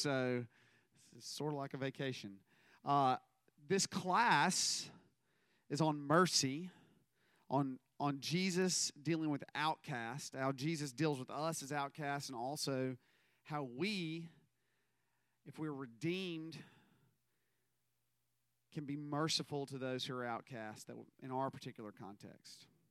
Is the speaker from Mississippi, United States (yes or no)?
yes; Mississippi, United States; moved away as an adult; also born or lived in South Carolina / Louisiana; now in Montgomery, United States; I was born in South Carolina. I moved to Louisiana when I was very young, and then I moved to Mississippi while I was still in grade school, and I finished high school and college and seminary in Mississippi.